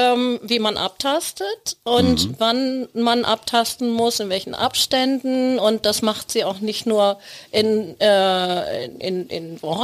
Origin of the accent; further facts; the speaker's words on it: Plön, Schleswig-Holstein, Germany; Ich komme aus Plön.